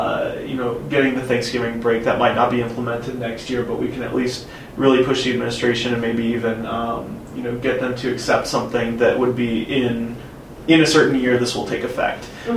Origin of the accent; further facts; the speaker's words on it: Arizona, United States; now in Los Angeles, United States; I come to USC, I don't have a car, I'm from Arizona